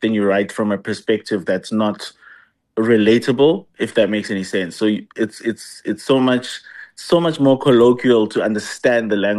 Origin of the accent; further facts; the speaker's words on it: Graskop, Mpumalanga, South Africa; I grew up in Graskop, which is in Mpumalanga. Yeah, and I was like, yeah, I'm a post-democracy baby. I was born in 1994, so I'm quite young.